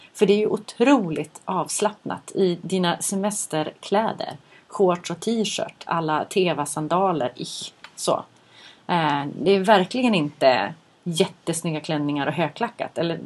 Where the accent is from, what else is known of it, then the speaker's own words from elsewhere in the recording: Norrland, Sweden; accent: Norrland; Men ibland så brottas min norrländska igenom.